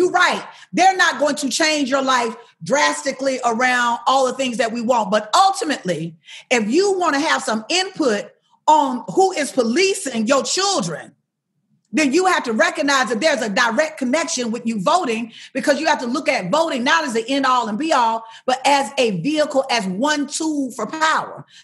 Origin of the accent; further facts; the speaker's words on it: Alabama, United States; I'm from Alabama.